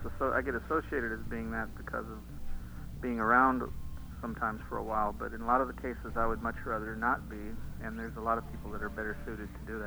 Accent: Illinois, United States; born there; also born or lived in Michigan; I was born in Illinois, and I came here from Michigan.

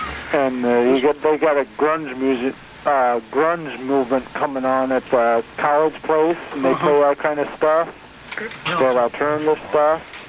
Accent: Ohio, United States; I'm from this place, buddy. I'm from Ohio.

